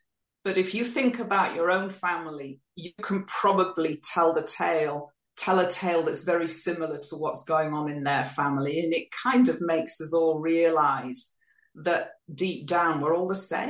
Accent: Yorkshire and the Humber, United Kingdom; now in Boise, United States; I am originally from Yorkshire in the north of England

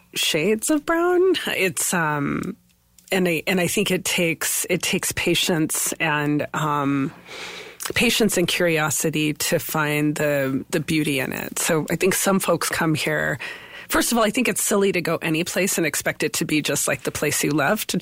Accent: Deming, New Mexico, United States; So I grew up in Deming. Mm-hmm. And just 30 miles north of that border.

